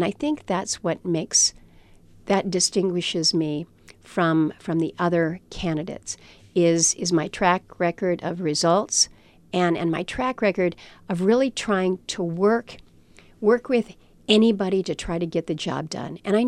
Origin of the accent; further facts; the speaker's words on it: Alaska, United States; I'm born and raised in Alaska. I'm not going anywhere.